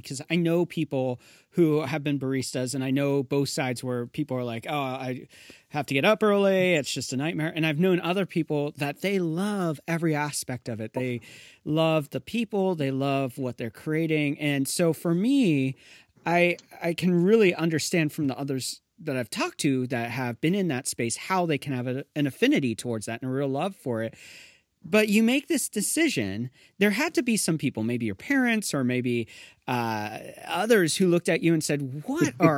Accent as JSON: {"language": "English", "region": "Northeast", "country": "United States", "tie": "born or raised there", "said": "I grew up in the Northeast. I know what snow's like."}